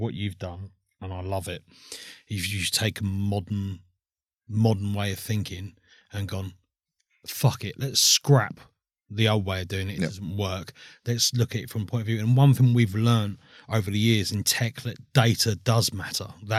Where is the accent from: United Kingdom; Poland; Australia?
United Kingdom; Croydon, London; I'm from Croydon originally.